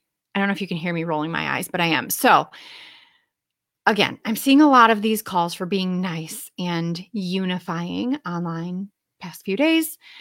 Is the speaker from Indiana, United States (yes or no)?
no; Michigan, United States; accent: Midwestern; now in Ohio, United States; I'm from the Midwest. I don't know if you can tell by my really charming Midwestern accent and nasally tone, but I'm from the Midwest. I grew up in like West Michigan, and I live in Ohio now.